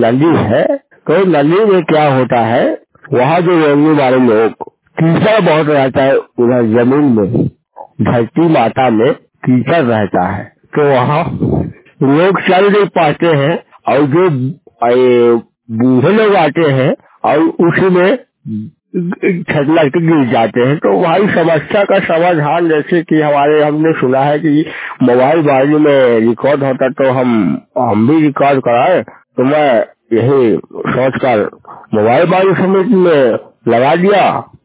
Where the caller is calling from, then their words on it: Madhya Pradesh, India; मैं जिला शहडोल से बात कर रहा हूँ।